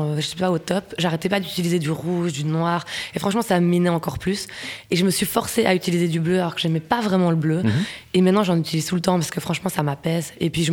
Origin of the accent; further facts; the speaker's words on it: Belgium; Et mon père vit ici. Du coup, je suis belge indienne.